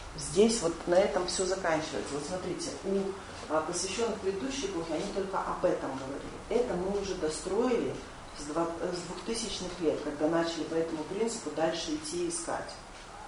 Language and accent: Russian; Belarus; я просто сама из Беларуси, у нас такой анекдот ходил